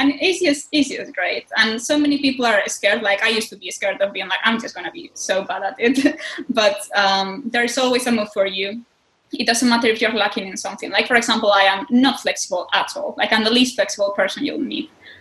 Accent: Spain; English is a second language; now in United Kingdom; So I'm from Spain, but right now I'm living in the UK. If my accent is too strong, I apologize. English is my second language, so that's probably why.

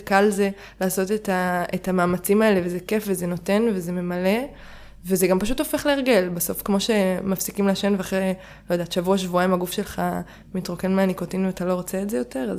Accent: Jerusalem, Jerusalem District, Israel; אני ילדה עירונית, אני גדלתי בירושלים

